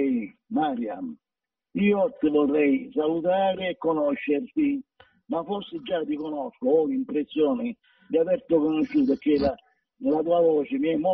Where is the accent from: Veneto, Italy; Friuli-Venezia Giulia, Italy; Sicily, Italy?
Friuli-Venezia Giulia, Italy; Gradisca d'Isonzo; La conosco perché io sono di Gradisca pure.